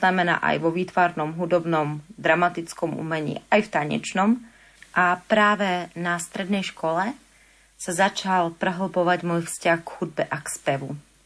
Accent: Snina, Prešov Region, Slovakia; Totižto ja pochádzam z farnosti Povýšenia Svätého Kríža v Snine

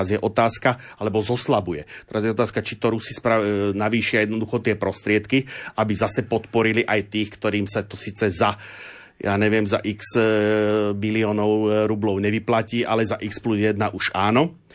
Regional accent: Nová Baňa, Banská Bystrica Region, Slovakia; na takéto diskusii v mojom rodnom meste v Novej Bani spýtali, že ako to vidím.

